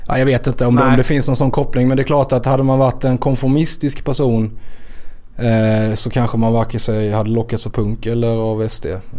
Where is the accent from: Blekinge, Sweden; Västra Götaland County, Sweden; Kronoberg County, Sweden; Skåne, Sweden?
Kronoberg County, Sweden; Växjö; accent: Växjö; Jag låter ju verkligen som en Växjökille liksom. Men jämfört med mina morföräldrar så här, eller jag har ändå slipat nu.